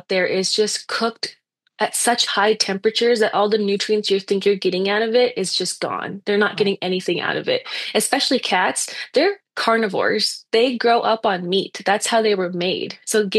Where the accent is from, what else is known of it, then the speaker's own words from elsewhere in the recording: California, United States; I went to undergrad in California. I'm from California.